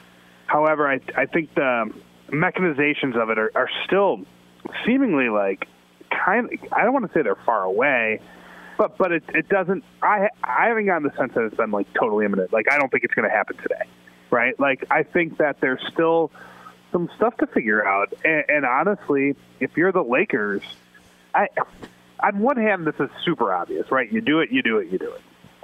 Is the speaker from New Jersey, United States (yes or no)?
no; Chicago, Illinois, United States; I mean, I'm a Chicagoan, so to me, a hot dog is a delicacy, right?